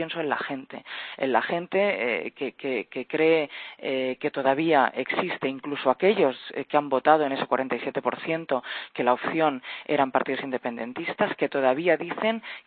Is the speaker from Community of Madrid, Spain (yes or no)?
no; Catalonia, Spain; yo soy catalana, entenderá mi altísima preocupación.